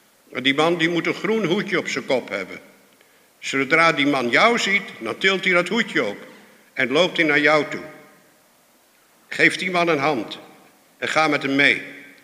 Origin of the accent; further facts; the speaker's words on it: Friesland, Netherlands; Ik leefde als een Fries kind, met elke dag een overal aan en op klompen lopend. Ik sprak de Friese taal als de beste en ik kon ook Fries lezen.